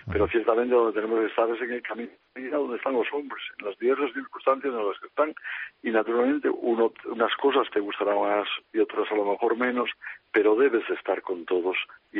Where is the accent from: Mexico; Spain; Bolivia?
Spain; Cantabria; en advocaciones como es la de mi tierra, la Bien Aparecida